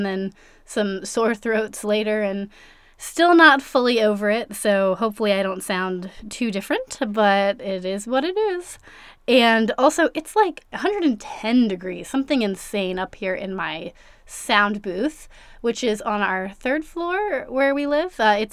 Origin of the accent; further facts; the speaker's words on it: Richmond, Virginia, United States; So I've been spending most of my time now back in Richmond, Virginia. That is my hometown.